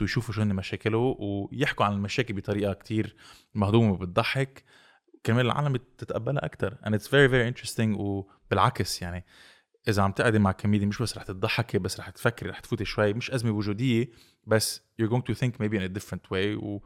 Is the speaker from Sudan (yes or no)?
no; Iraq; من العراق